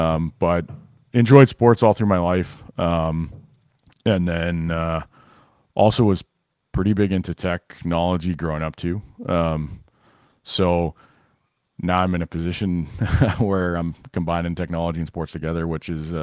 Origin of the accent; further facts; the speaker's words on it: Winnipeg, Manitoba, Canada; I'm from Winnipeg originally. So I grew up in Winnipeg. And then about age 12, we moved outside of the city, a bit north of the city. So I'm born and bred here. Left for a little while, but came back.